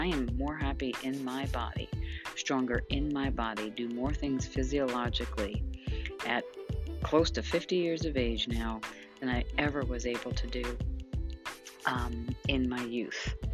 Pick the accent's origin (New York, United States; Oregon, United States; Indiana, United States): New York, United States; I grew up in New York, right down from the train station.